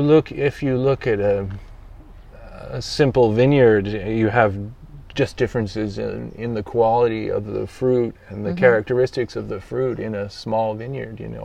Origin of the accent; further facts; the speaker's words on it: United States; And he immediately clocked my accent and said, "You are English?" And I said, no, I'm American.